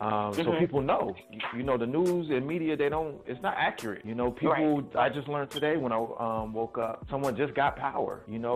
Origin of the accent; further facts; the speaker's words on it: Salt Lake City, Utah, United States; born there; also born or lived in Northern Virginia, United States / Wilmington, North Carolina, United States; I was born in Salt Lake City, Utah, but I did a lot of moving. So I spent a lot of my life in Northern Virginia and then also in Wilmington, North Carolina